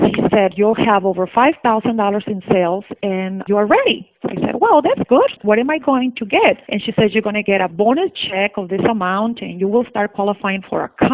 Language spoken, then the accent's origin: English; Mexico; now in Chicago, United States; I'm from Chicago, Illinois, originally from Mexico.